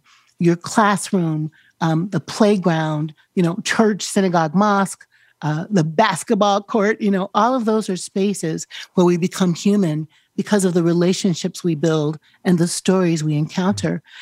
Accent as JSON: {"language": "English", "town": "Chicago", "region": "Illinois", "country": "United States", "tie": "born or raised there", "said": "I grew up in Chicago."}